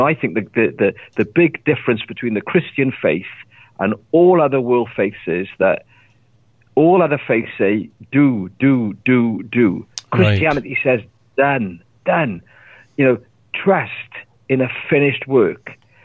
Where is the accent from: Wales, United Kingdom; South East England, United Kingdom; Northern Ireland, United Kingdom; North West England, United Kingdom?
Wales, United Kingdom; Ebbw Vale; also born or lived in London; Originally, I'm from a town called Ebervale, which is in Wales, which is in the UK. I've been in London for many years, and I've literally just moved back to Ebervale about a year or so ago.